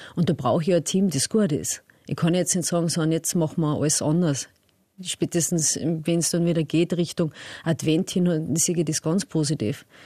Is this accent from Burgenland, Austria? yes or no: no; Abtenau, Salzburg, Austria; Also ich habe schon zu dorthin, wo ich aufgewachsen bin.